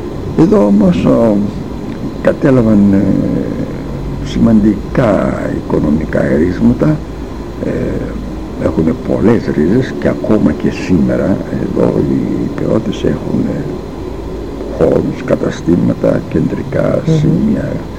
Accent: Pogoni, Epirus, Greece; now in Xanthi, Greece; Με αποτέλεσμα στην Ξάνθη να είμαι ο μόνος από τη Δυτική Ήπειρο, από το Πογόνι.

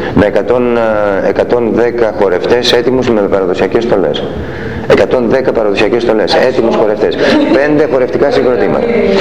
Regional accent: Amphipolis, Central Macedonia, Greece; also born or lived in Thessaloniki; now in Komotini, Greece; την Αμφίπολη Σερών είναι η καταγωγή μου, από τη Θεσσαλονίκη έμενα.

